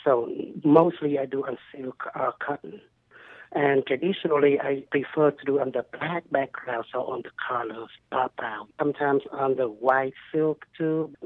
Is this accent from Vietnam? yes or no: yes; Vietnam; English is a second language; moved away as an adult; I came from Vietnam, and I came here for my master's degree in human resources, business administration, and hand silk embroidery is the traditional work for my family.